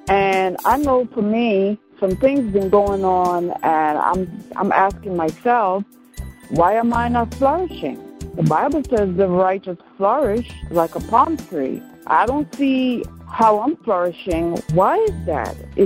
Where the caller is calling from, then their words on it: Jersey City, New Jersey, United States; I'm calling from Jersey City.